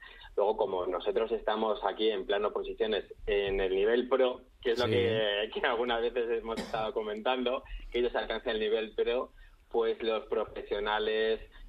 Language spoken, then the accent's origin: Spanish; San Lorenzo de El Escorial, Community of Madrid, Spain; y yo soy de San Lorenzo de Escorial, tenía ahí mi habitación enfrente de un bosquecito